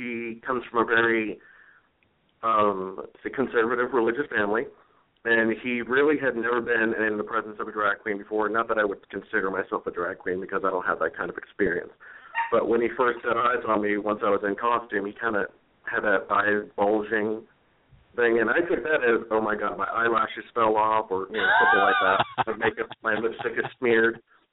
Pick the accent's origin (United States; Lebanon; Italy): United States; Massachusetts; Of course, growing up in Massachusetts, I was very close to Salem